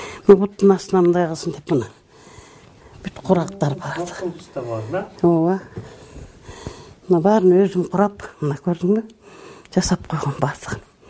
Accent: Talas Region, Kyrgyzstan; also born or lived in Bishkek; Анан күйөөм ушул жака агроном болуп келип калып, анан кийин эле ушул жака туруп калдык. Мен Бишкекте болдум, өзүм Таласта чоңойгом. Өзүм чындап келгенде чаткалын эле Кызыл Токойунан болот экенбиз. Кийин атам кийин көчүп келди.

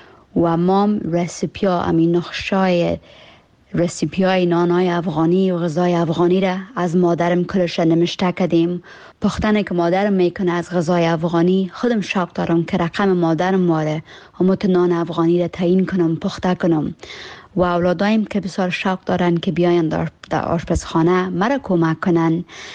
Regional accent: Alameda, California, United States; also born or lived in Afghanistan / Pakistan; در کالیفرنیا کاکایم زندگی میکرد. ما آمدیم در کالیفرنیا، در شهر الامیدا در کالیفرنیا کلان شدیم. اونمونجا از 3 سالگی تا صنف 12 را که خلاص کردم در الامیدا که فامیل خود زندگی میکردم.

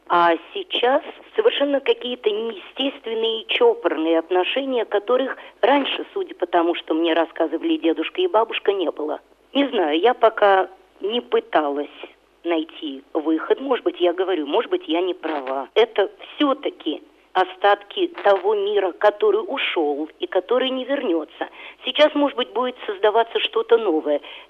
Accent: Australia; в детстве я росла в Австралии, у меня никогда не было чувства, что я австралийка. Всегда было очень сильно это сознание русскости. И я бы сказала, тогда, конечно, абстрактное, потому что я не родилась в России

